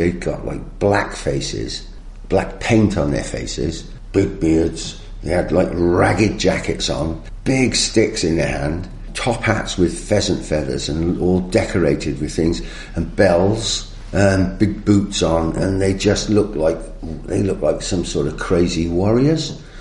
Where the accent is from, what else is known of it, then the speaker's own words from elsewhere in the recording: Chepstow, Wales, United Kingdom; I was younger and I lived in Chepstow, Caldicot area. Well, this is interesting, you know, because I'm from the Welsh-English borders.